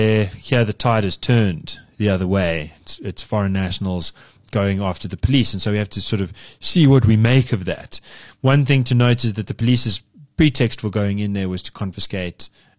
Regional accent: Yeovil, South West England, United Kingdom; I grew up in Yeovil

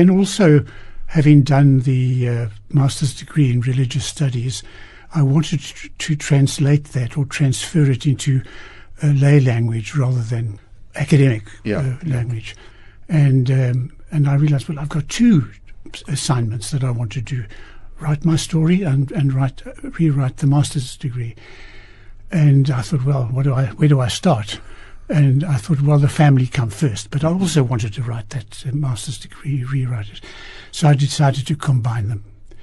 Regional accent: Cape Town, Western Cape, South Africa; also born or lived in Bloemfontein; So, but yes, I've lived all my life in Cape Town.

